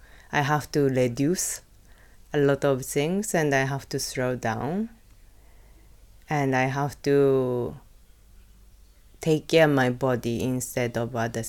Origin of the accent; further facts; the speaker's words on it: Osaka, Japan; English is a second language; moved away as an adult; now in Berlin, Germany; And I'm come from Osaka, Japan, and I moved to Berlin 2007. And then only I lived in Osaka and Berlin, only two cities in my life.